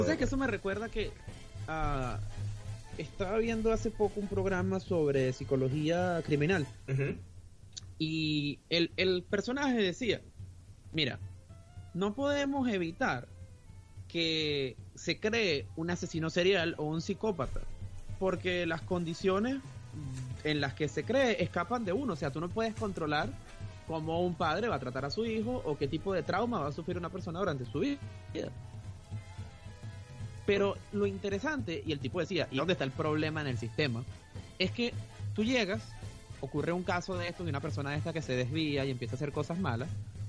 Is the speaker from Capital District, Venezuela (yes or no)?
no; Guarenas, Miranda, Venezuela; Yo soy un cifrino de Guarena.